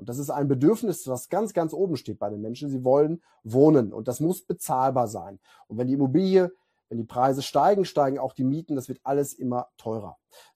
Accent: Austria; ich bin kein Freund von Statistiken als Österreicher

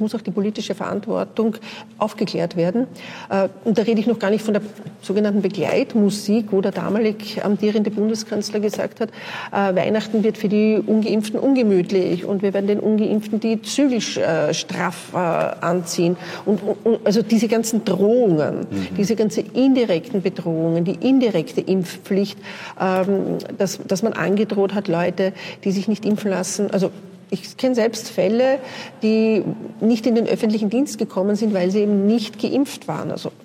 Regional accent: Vienna, Austria; born there; Jetzt bin ich gebürtige Wienerin, kenne mich, glaube ich, gut aus im U-Bahn-Netz.

